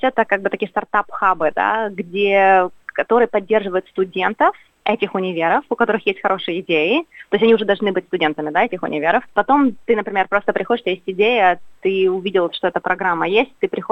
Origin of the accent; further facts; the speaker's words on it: Kyiv, Ukraine; moved away as an adult; now in Sydney, Australia; я из Киева, я родилась, выросла в Киеве. Закончила универ в Киеве, работала в Киеве, вот, а потом решила приехать на обучение, сделать PhD в Австралии, вот, и я приехала, получила место, приехала в 2019 году делать PhD